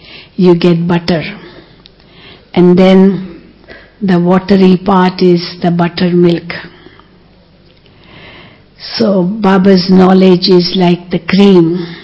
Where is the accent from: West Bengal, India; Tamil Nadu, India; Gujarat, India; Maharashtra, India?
Maharashtra, India; Mumbai; now in Madhuban, India; 39 years, 38 years. And originally I'm from Mumbai, but I've lived here for half my life